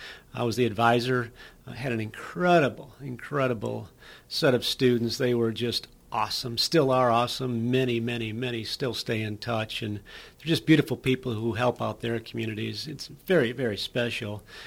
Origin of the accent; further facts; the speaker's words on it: Flint, Michigan, United States; Well, growing up in Flint, Michigan was pretty magical, to be honest with you.